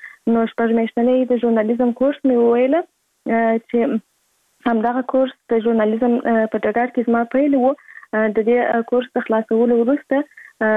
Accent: Kandahar, Afghanistan; زه په کندهار ولایت کې زیږیدلې یم، او اوس په فعال هم په کندهار ولایت کې اوسېږم.

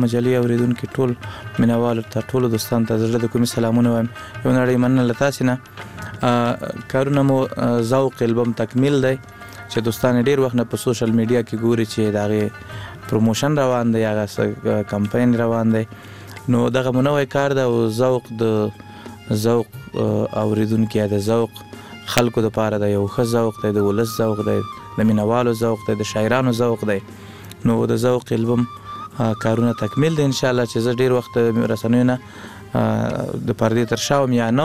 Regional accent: Laghman, Afghanistan; also born or lived in Kunduz; زمونږ اصلا د لغمان ولایت یو بیاتلی کندوز ته د ناقلونو په دوره کې

